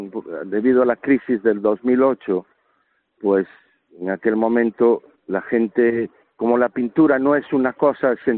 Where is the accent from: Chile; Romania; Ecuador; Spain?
Spain; Boiro, Galicia; now in Santiago de Compostela, Spain; mi pueblo, no natal, porque nací en Santiago, pero me crié en Boiro.